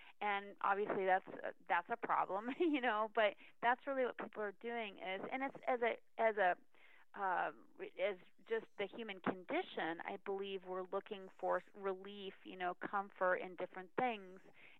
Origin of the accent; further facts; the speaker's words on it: Northeast, United States; I'm from the Northeast, so it was Friendly's up there.